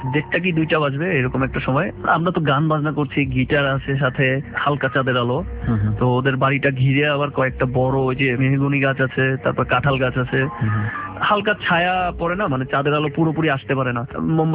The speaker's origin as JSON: {"language": "Bangla", "town": "Dhaka", "region": "Dhaka Division", "country": "Bangladesh", "said": "ঢাকার ছেলে গ্রামের পথে, হচ্ছে একটু টেনশনে পড়ে গেলাম।"}